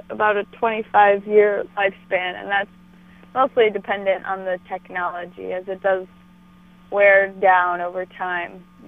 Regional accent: Ann Arbor, Michigan, United States; So I grew up outside of Ann Arbor, Michigan.

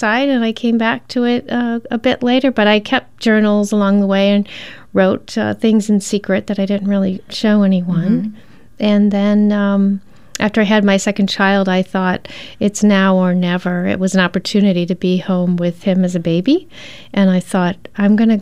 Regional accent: Detroit, Michigan, United States; born there; also born or lived in Florida; I was born in Detroit, and my parents are all from the South, both sides of the family from the South, Georgia and West Virginia. So I grew up with a whole bunch of Southerners, lots of them, and moved to Florida

